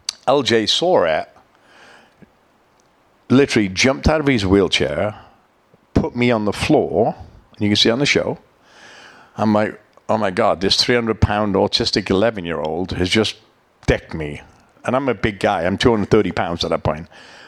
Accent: England, United Kingdom; moved away as an adult; I came from England. I was married. Annalise was about 4 months old. We lived in a hotel.

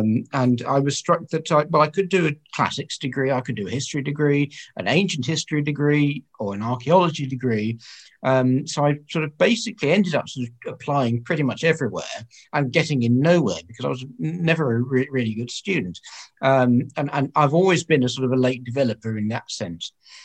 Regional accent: East of England, United Kingdom; I was brought up from in Essex. I'm an Essex boy at heart

